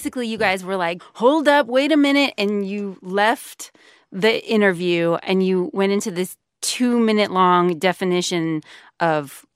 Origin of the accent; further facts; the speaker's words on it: West Coast, United States; I'm from the West Coast.